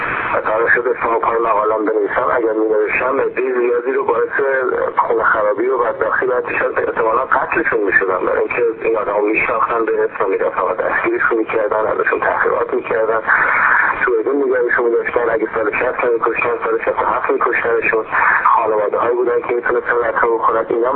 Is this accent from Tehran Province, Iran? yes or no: yes; Tehran, Tehran Province, Iran; also born or lived in England; من اهل تهران هستم.